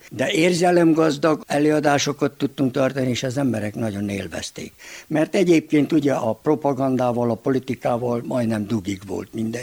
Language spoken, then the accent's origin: Hungarian; Odorheiu Secuiesc, Harghita, Romania; Diákkoromban úgy megszerettem Székelykeresztúrt, különben udvarhelyi vagyok. Oda érdekes módon nem kívánkoztam annyira, bár a gyerekkorom egy része ott telt